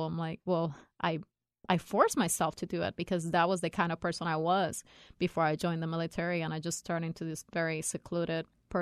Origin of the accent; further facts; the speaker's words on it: Puerto Rico; born there; a Hispanic female in the Army and here in the States, you know, my perspective as a Latino, because I was born in Puerto Rico.